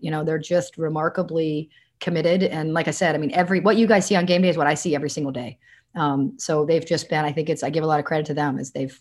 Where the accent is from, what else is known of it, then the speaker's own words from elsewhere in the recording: New Hampshire, United States; Well, come on, remember, I'm from New Hampshire. So I recruited, we're from the same town, very small town.